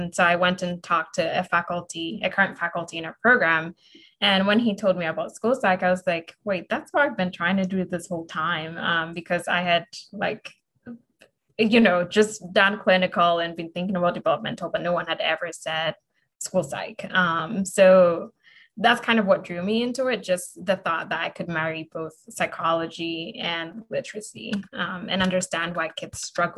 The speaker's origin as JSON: {"language": "English", "country": "Ghana", "said": "I am a rising fourth year. I'm Ghanaian, and my pronouns are she, her, hers."}